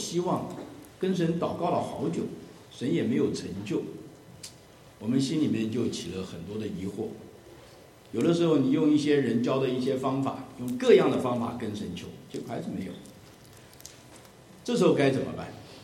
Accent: China; 再过一个多礼拜就是我们中国人的农历新年

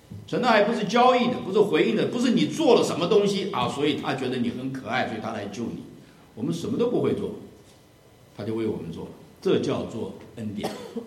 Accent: China; 再过一个多礼拜就是我们中国人的农历新年

